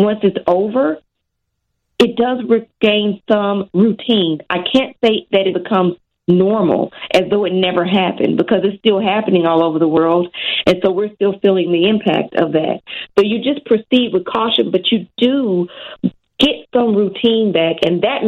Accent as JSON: {"language": "English", "country": "United States", "said": "because I am from America"}